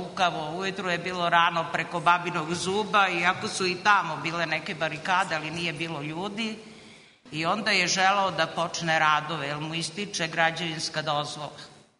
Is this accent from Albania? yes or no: no; Temska, Southern and Eastern Serbia, Serbia; dolazim iz Temske, da dolazim iz Saveza mesnih zajednica